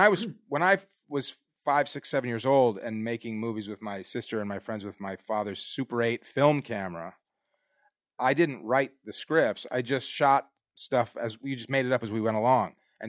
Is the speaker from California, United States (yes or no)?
no; Chicago, Illinois, United States; I grew up in Chicago.